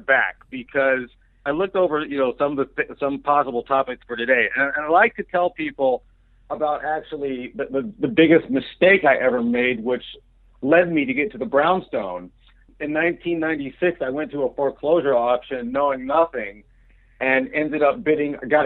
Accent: Ann Arbor, Michigan, United States; I'm from Ann Arbor, as you know

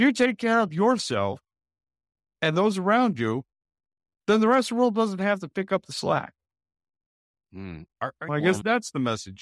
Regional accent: Utah, United States; I grew up in Utah.

